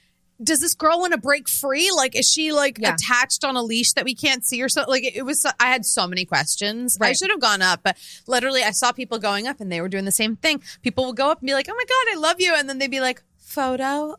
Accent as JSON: {"language": "English", "region": "Pennsylvania", "country": "United States", "tie": "born or raised there", "said": "I grew up on the Long Island of Philadelphia."}